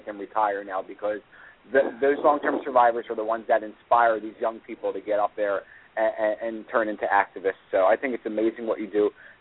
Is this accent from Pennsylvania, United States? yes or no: yes; Philadelphia, Pennsylvania, United States; I shared my story of growing up in Philadelphia